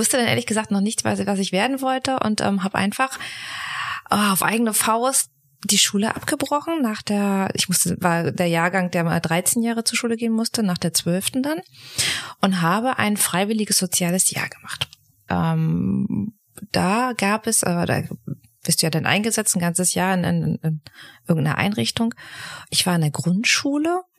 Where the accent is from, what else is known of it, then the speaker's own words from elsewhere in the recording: Schwerin, Mecklenburg-Vorpommern, Germany; Und habe mich dann daraufhin in Schwerin damals beworben. Da komme ich ursprünglich her, oben aus Mecklenburg-Vorpommern.